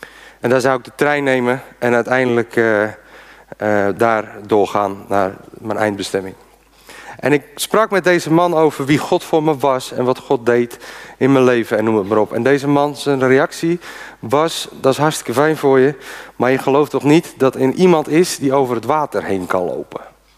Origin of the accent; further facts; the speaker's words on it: Alkmaar, North Holland, Netherlands; also born or lived in Haarlem; Wij zijn in januari, vorig 2015, november zijn wij hier komen wonen. Ik ben geboren in Haarlem, nou, opgegroeid in Alkmaar, uiteindelijk nu een kleine anderhalf jaar hier.